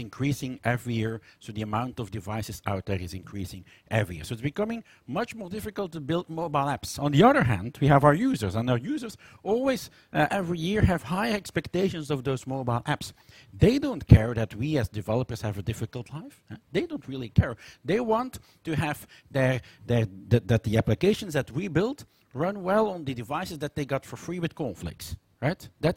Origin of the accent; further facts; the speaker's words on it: Belgium; I'm coming from Belgium, where I work as an architect for mobile applications at Ordina.